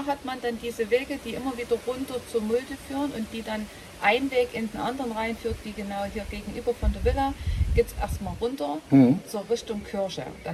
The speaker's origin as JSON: {"language": "German", "region": "Saxony", "country": "Germany", "tie": "born or raised there", "said": "Ich komme nicht gebürtig aus Rochsburg, aber aus dem Nachbarort. Also ich bin schon als Kind in Rochsburg unterwegs gewesen"}